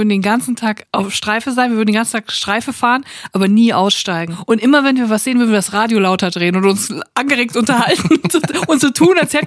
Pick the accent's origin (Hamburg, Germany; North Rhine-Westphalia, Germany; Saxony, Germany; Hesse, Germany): North Rhine-Westphalia, Germany; Siegen; In Siegen gibt's das, glaube ich, auch, wo ich herkomme.